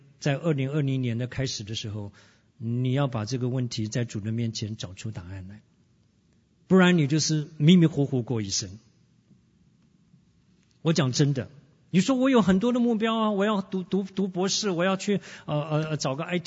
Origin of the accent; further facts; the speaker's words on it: Taiwan; 我从小是 MIT 的背景啊 ，Made in Taiwan， 我在台湾长大的